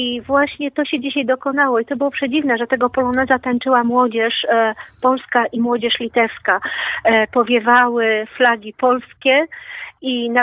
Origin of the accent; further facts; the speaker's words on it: Vilnius, Vilnius County, Lithuania; A ja z Wilna pozdrawiam wszystkich Polaków, którzy nas słyszą.